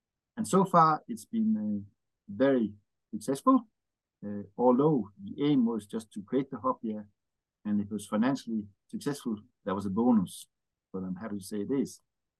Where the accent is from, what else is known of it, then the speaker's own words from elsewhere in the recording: Denmark; now in England; I'm from Europe, a bit like Javier. I'm from Denmark. Been working in England for the last 30 years